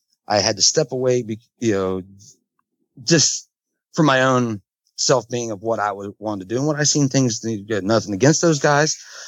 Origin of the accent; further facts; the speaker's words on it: Katanning, Western Australia, Australia; because that's my hometown, Katanning. I haven't ever sang I never sang a whole show in the town of Katanning.